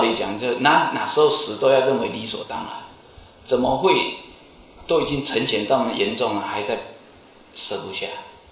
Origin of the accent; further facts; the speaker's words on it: Taiwan; 我们台湾话叫金秀命